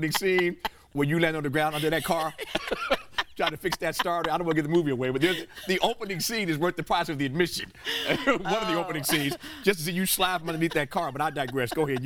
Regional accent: Indianapolis, Indiana, United States; There's a wonderful theater in my hometown of Indianapolis

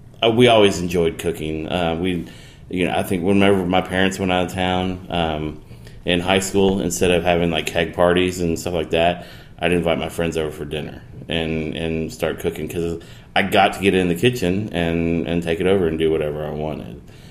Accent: Texas, United States; my roommate was a friend of mine that I grew up with in Texas.

